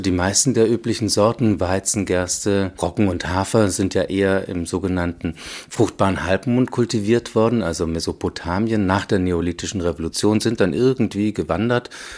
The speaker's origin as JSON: {"language": "German", "region": "Baden-Württemberg", "country": "Germany", "tie": "born or raised there", "said": "da wo ich aufgewachsen bin und übrigens auch der Ministerpräsident des Landes Baden-Württemberg"}